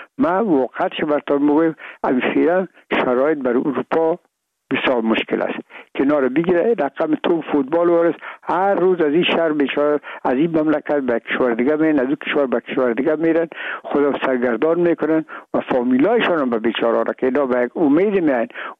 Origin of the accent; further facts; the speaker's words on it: Afghanistan; ما افغان هستیم